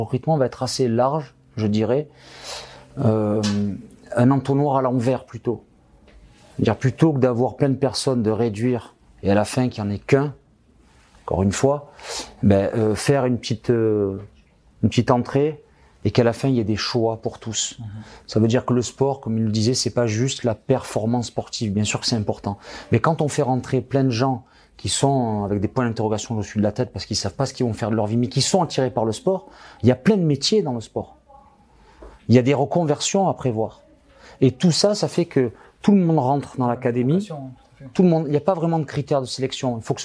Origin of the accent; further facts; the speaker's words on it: France; ce qui n'est pas encore gagné ici, chez nous, en France